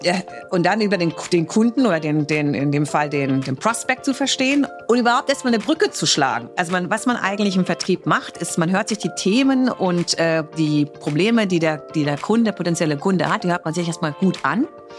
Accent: Heidelberg, Baden-Württemberg, Germany; Also ich bin Heidelbergerin, bin in Heidelberg geboren, habe sehr internationalen Background. Meine Mutter ist aus Portugal, mein Vater ist aus Österreich.

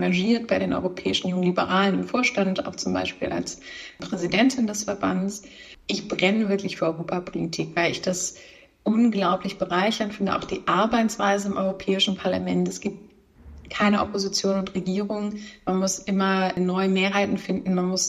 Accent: Hamburg, Germany; als Hamburgerin

